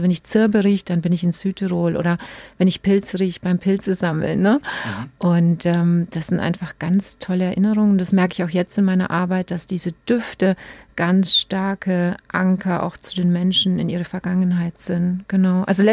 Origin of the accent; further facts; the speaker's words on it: Gößweinstein, Bavaria, Germany; ich bin in Gößweinstein aufgewachsen. Das ist in der Fränkischen Schweiz.